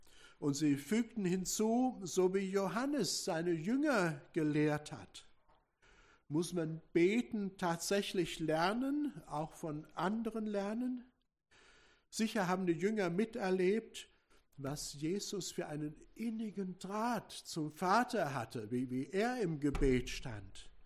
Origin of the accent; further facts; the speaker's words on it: Recklinghausen, North Rhine-Westphalia, Germany; Wir kommen aus Recklinghausen, meine Frau und ich.